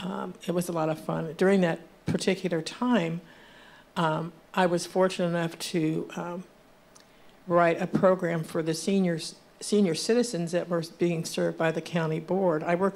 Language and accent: English; Marion, United States; I was born and raised in Marion. I come from a Baptist family.